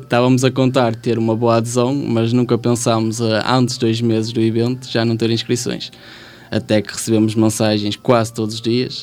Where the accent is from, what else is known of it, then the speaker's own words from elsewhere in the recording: Valpedra, Portugal; born there; eu sou das Termas, mas nasci em Valpedra